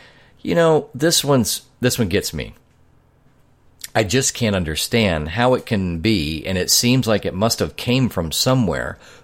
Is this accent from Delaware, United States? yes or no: no; Kansas, United States; we've had 6,501 confirmed cases in my home state of Kansas